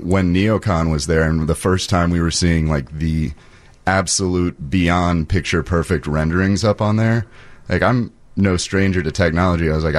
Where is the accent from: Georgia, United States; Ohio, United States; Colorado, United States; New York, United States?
Georgia, United States; Savannah; Yeah, I'm from Savannah, Georgia, so any of these giant buildings fascinate me.